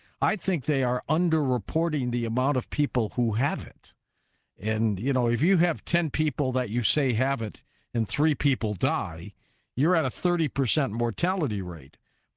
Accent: St. Louis, Missouri, United States; Well, you know what? I hail from St. Louis, and Anheuser-Busch is based there.

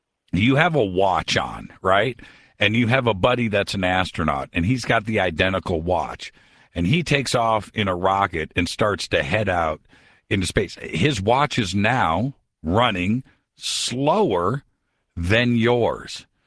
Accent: Indiana, United States; Let's go to my home state of Indiana.

